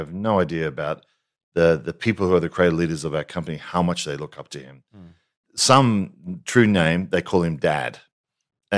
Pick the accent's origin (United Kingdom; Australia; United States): Australia; And being Australian, obviously we admired the fact that there was this great South African agency that was dominating the world creatively.